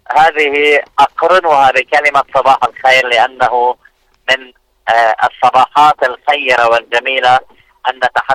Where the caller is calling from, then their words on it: Lebanon; أنا أحدثكم طبعا من لبنان.